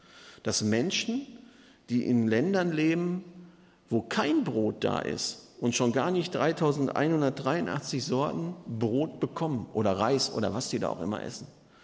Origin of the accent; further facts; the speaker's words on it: Germany; Wir sind ja als Deutsche sind wir sogar Brotweltmeister.